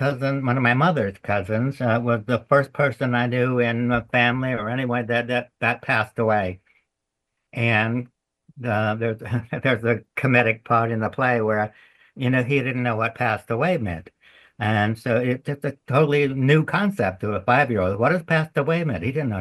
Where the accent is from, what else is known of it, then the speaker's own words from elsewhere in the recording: Michigan, United States; also born or lived in North Carolina; So, see, I was born in North Carolina. But when we were four, my stepfather moved us to Michigan, and I really grew up in Michigan.